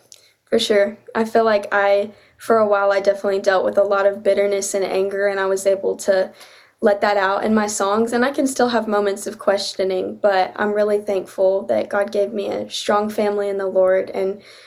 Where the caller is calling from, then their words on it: Cleveland, Tennessee, United States; I'm in Cleveland, Tennessee. It's about 2 hours away from Nashville.